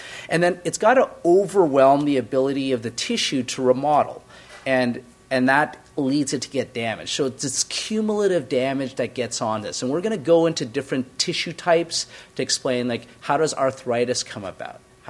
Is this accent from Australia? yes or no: no; Canada; I'm Canadian, and I am a primary care sports medicine physician